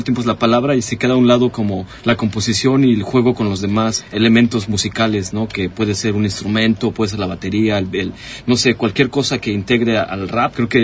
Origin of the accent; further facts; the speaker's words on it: Mexico City, Mexico; Vengo de la Ciudad de México, donde pues en todos lados encuentras cyphers, encuentras freestyles